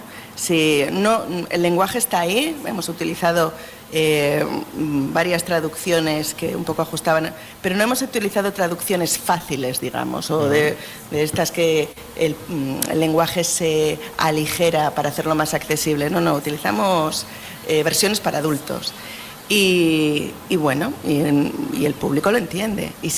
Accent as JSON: {"language": "Spanish", "region": "Asturias", "country": "Spain", "said": "Somos de Asturias, no estamos tan acostumbrados a este calor"}